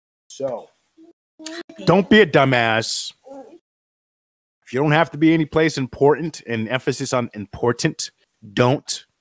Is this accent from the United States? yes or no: yes; New Jersey, United States; also born or lived in New York; We grew up in New Jersey, New York, during the time of 9/11